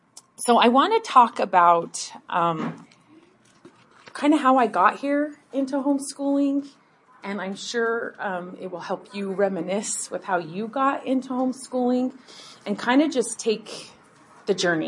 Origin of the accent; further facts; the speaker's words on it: Shelley, Idaho, United States; I'm from Shelley, Idaho, and we live on 3 acres out in the country